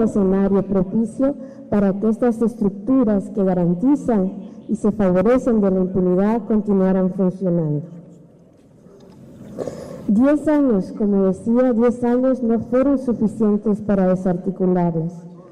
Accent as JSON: {"language": "Spanish", "country": "Guatemala", "said": "La venta de niños en nuestro país es algo que nos llenaba de vergüenza a todos como guatemaltecos y guatemaltecas."}